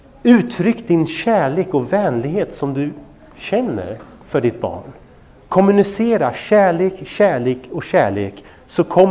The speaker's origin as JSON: {"language": "Swedish", "town": "Örebro", "region": "Örebro County", "country": "Sweden", "moved": "as an adult", "said": "När jag flyttade hemifrån och flyttade till Göteborg för att studera där nere, så jag kommer från Örebro då"}